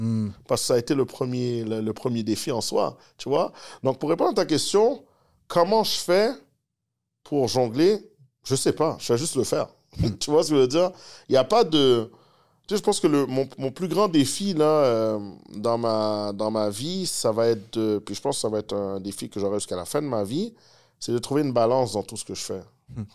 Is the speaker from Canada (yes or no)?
yes; Laval, Quebec, Canada; J'ai grandi à Laval. Dans le 4-5-0, mes parents sont arrivés là en 89.